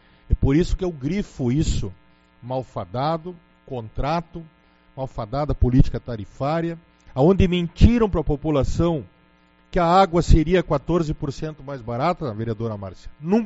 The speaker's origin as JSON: {"language": "Portuguese", "town": "Uruguaiana", "region": "Rio Grande do Sul", "country": "Brazil", "said": "ganhando 2% dos miseráveis que somos nós de Uruguaiana"}